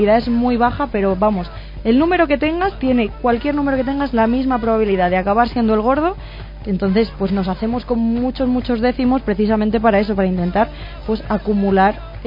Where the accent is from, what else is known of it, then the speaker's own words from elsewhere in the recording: Spain; Pero bueno, así somos la gente, así somos los españoles.